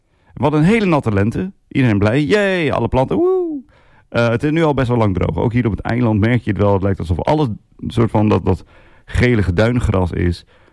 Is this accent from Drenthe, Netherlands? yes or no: yes; Assen, Drenthe, Netherlands; ik kom zelf uit Assen-Drenthe